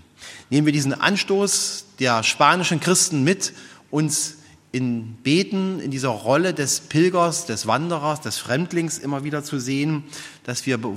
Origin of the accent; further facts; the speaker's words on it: Schönebeck, Saxony-Anhalt, Germany; ein christliches Einkehrhaus in meiner Heimat in Schönebeck